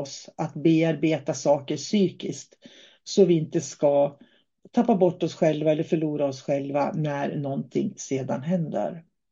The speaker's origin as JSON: {"language": "Swedish", "region": "Norrbotten County", "country": "Sweden", "said": "Jag har hört många sådana historier från Norrbotten där jag kommer ifrån."}